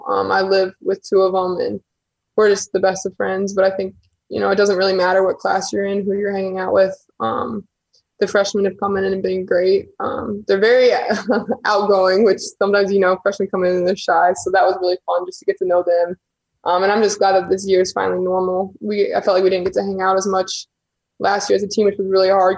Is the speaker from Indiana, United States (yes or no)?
yes; Indiana, United States; I grew up in Indiana, you know, places like Purdue and IU, I get so excited to play there.